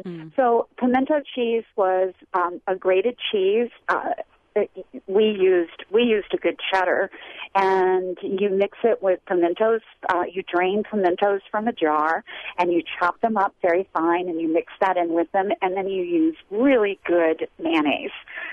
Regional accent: Kentucky, United States; we live in the mountains of North Carolina now. We're originally from Kentucky

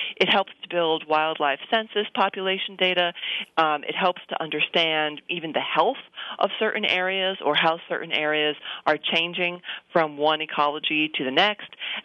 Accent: New York, United States; And for me personally, I grew up in the New York area, so a lot of the photos, I'm like, hey, I was there.

